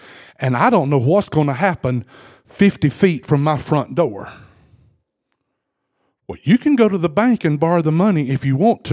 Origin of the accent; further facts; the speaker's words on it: Mississippi, United States; Now, I'm from Mississippi originally.